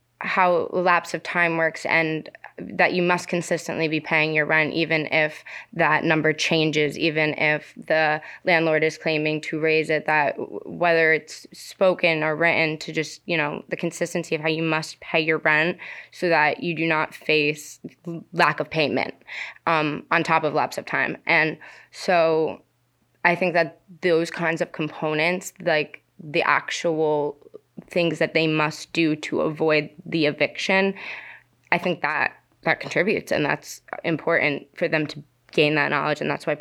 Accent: New Jersey, United States; I'm from New Jersey.

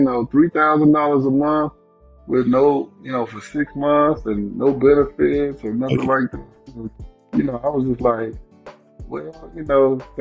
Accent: Decatur, Georgia, United States; Well, I grew up in Atlanta, Georgia. I moved here when I was six. Decatur, Georgia.

